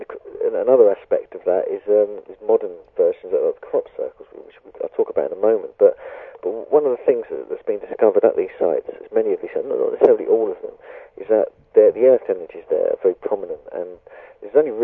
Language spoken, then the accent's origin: English; Cambridge, East of England, United Kingdom; That's just near my hometown of Cambridge, where I was born and bred.